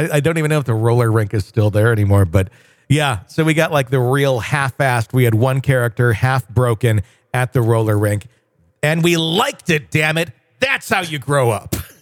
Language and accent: English; Wisconsin, United States; my hometown in Wisconsin was not super big. We were like, I don't know, 45,000 people.